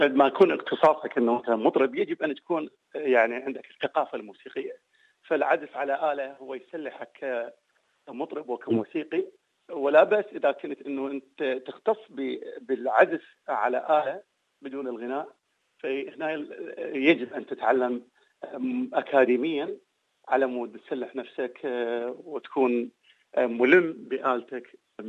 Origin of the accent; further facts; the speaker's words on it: Iraq; احنا كعراقيين